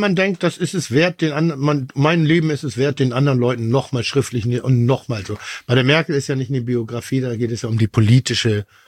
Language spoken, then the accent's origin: German; Pinneberg, Schleswig-Holstein, Germany; also born or lived in Elmshorn; Ich denke immer, ich bin Schleswig-Holsteiner. Ich bin in Lemzorn geboren, da sind die Kölnflocken erfunden worden und Pinneberg groß geworden.